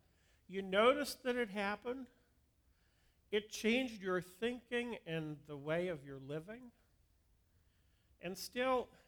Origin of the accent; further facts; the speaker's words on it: New Jersey, United States; I grew up in New Jersey where there's big waves, you know, along the New Jersey coast.